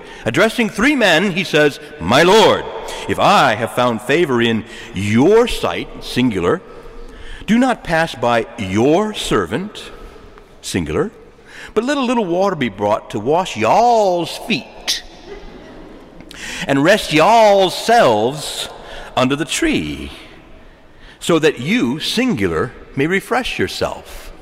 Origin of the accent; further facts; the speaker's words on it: the South, United States; accent: southern; I'm going to sort of use a little my southern accent, and in the deep south, you know, they do have the you singular and the you plural.